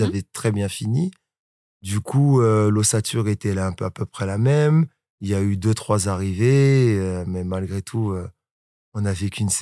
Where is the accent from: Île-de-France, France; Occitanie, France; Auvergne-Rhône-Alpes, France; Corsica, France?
Île-de-France, France; Colombes; Moi, je suis originaire de Colombes, donc de la banlieue.